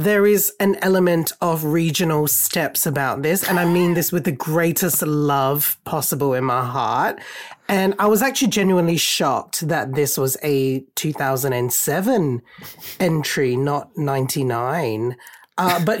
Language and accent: English; Malaysia; because growing up in Malaysia, I don't think it was really part of our radar, but it was shown on SBS in Australia, which is a public channel, and it had a bit of a cult following there.